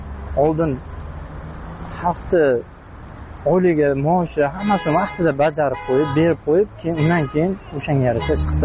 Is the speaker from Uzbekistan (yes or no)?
yes; Kashkadarya Region, Uzbekistan; Bizlar o'zimiz Qashqadaryodanman.